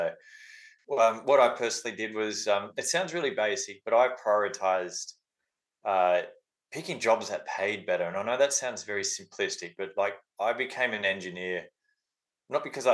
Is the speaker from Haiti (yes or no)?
no; Sydney, New South Wales, Australia; I'm from Sydney